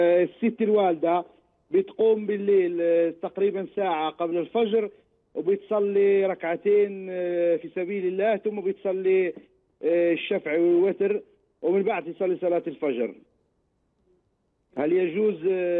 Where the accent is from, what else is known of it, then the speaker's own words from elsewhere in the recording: Morocco; عندنا في المغرب الراجل لم يكون عنده بيت بيرهنه لشخص آخر لمدة سنة